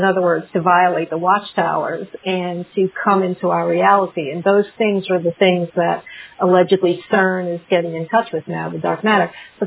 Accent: the South, United States; I don't know if I'm saying it right, I'm from the South

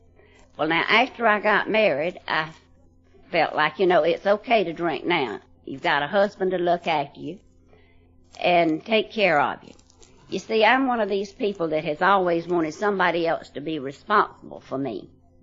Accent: Swainsboro, Georgia, United States; When I was a junior in high school, a young man moved to my hometown of Swainsboro

